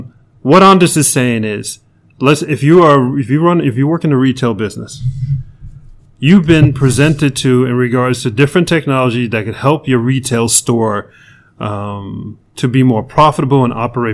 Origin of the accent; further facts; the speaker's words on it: Manhattan, New York, United States; let me tell you, I'm from New York, born and raised in Manhattan.